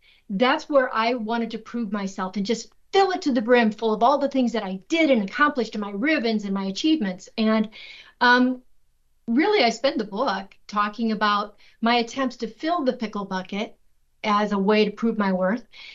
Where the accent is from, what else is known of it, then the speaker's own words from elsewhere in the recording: Carroll, Iowa, United States; my journey from the cornfields of rural Iowa, growing up in Carroll, Iowa